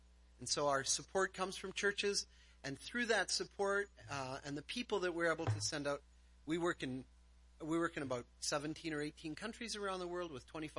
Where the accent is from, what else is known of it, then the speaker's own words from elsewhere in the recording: Toronto, Ontario, Canada; My wife is from Edmonton, and as Adam said, I'm from Toronto.